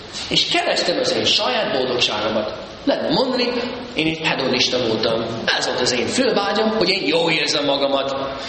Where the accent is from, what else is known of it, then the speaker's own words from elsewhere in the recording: St. Louis, Missouri, United States; St. Louis, Missouri. Ott nőttem fel. Magyar katolikus szülő, és a St. Louis egy katolikus város, nagyon sok katolikusok vannak.